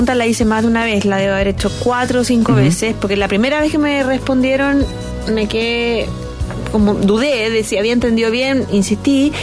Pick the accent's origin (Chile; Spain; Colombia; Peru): Chile; somos los chilenos